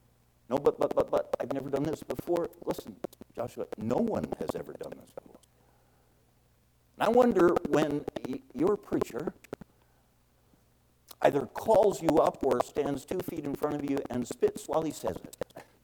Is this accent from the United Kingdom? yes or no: no; Canada; I'm a Canadian, so God forgave me for going to the United States.